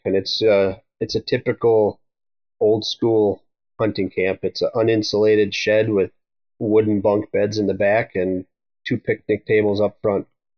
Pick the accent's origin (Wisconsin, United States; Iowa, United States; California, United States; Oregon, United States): Wisconsin, United States; I'm born and raised in Wisconsin. Been here my entire life. My whole family's pretty much in this area.